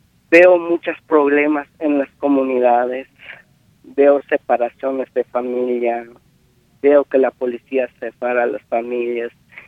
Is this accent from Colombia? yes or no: no; Guatemala; moved away; Yo llegué en el 2004 en este país. Y la naturaleza mía, maya